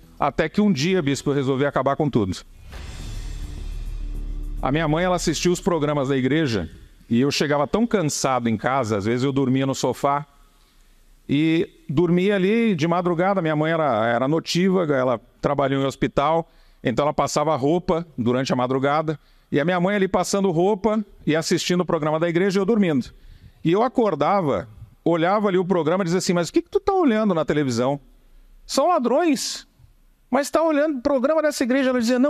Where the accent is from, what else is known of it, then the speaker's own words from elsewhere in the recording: São Paulo, Brazil; Eu sou paulista